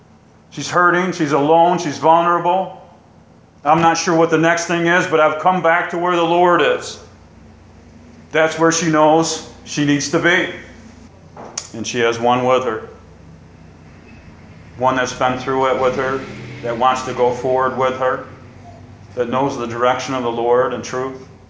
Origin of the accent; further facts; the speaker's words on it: Owego, New York, United States; It's almost like a dream to me when I return back to the place where I grew up in Owego, New York.